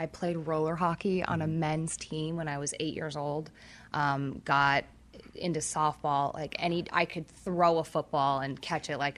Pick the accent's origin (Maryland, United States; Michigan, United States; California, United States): California, United States; I did. I grew up in Orange County.